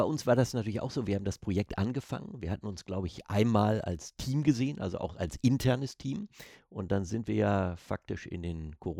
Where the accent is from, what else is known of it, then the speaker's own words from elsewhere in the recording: Cologne, North Rhine-Westphalia, Germany; ich komme ja gebürtig aus Köln, in Köln hat man natürlich, sind die Wege zueinander manchmal durchaus schneller